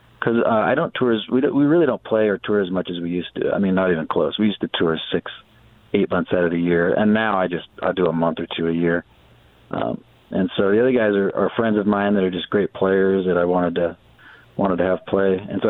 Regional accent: Oregon, United States; And we're all from Oregon

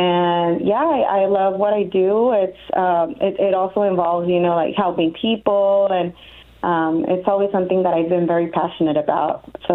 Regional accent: San Luis, Arizona, United States; I'm from San Luis, Arizona. It's a very small town here in Arizona, close to Yuma.

